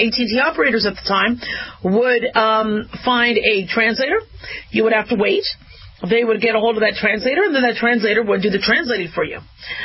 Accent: United States; For me as an American, I, you know, have to, you know, learn a lot of people's cultures.

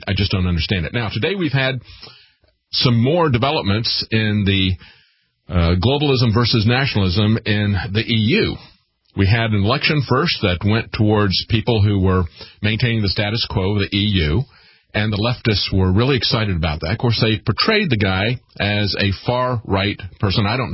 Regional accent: Raleigh, North Carolina, United States; I don't know Frank, even though I'm from Raleigh as well.

